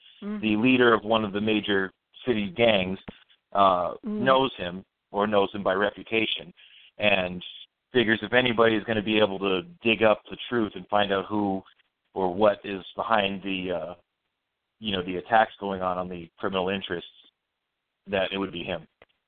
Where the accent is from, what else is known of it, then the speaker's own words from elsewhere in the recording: New York City, New York, United States; I was trying to write about, you know, where I grew up in Brooklyn.